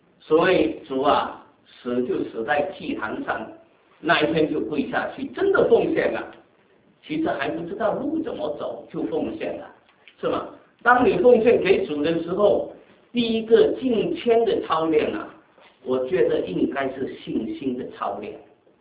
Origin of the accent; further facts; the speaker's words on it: Guangdong, China; 不是我们广东人说是好像是说什么开来开的